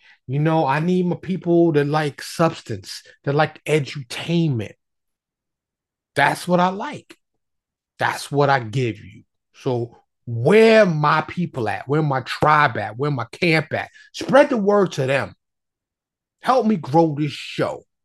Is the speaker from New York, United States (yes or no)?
yes; New York City, New York, United States; I grew up in Harlem in the South Bronx. I grew up in New York City.